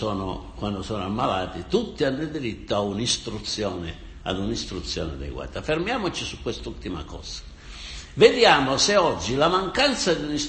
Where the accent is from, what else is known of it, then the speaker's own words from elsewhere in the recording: Sicily, Italy; Io, come anche avrete sentito dal mio accento, io sono siciliano e conosco sono abbastanza anziano per conoscere la situazione dei contadini siciliani